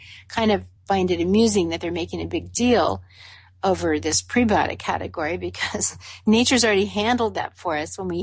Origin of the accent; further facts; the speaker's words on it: Georgia, United States; born there; also born or lived in Florida, United States; now in California, United States; I was born in Georgia. So that's probably why I talk too fast. Southern people talk fast. And I lived in Florida for about 8 years